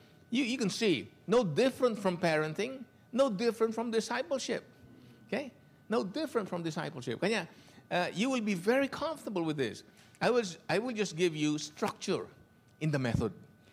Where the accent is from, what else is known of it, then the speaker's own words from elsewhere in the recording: Tagum, Davao Region, Philippines; So, I'm the expert in Tagum, all right? Not only of the territory, because it's my hometown, but how the church was birthed, okay?